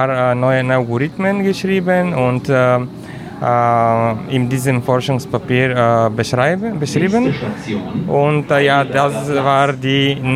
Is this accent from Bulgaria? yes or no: yes; Bulgaria; German is a second language; now in Berlin, Germany; ich komme aus Bulgarien. Ich arbeite in der TU Berlin für 4 Jahre.